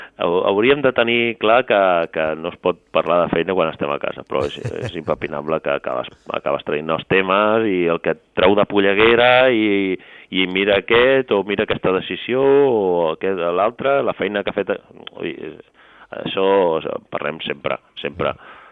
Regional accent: Sant Feliu, Catalonia, Spain; now in Sant Quirze del Vallès, Spain; també em considero vallesà, no? 100%, però jo sempre dic que sóc de Sant Feliu i ho seré tota la vida, i Sant Feliu és el meu poble, i sóc de poble i sóc de Sant Feliu, però que per atzar, per qüestions de feina i de la vida que et porta, doncs, acabis vivint a Sant Quirze del Vallès

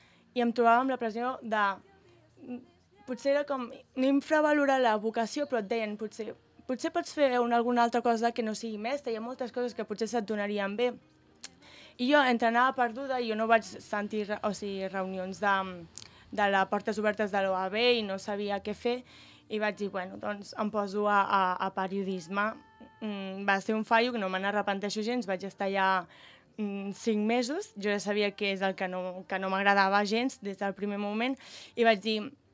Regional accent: Sant Feliu, Catalonia, Spain; també tinc 20 anys, sóc de Sant Feliu de tota la vida

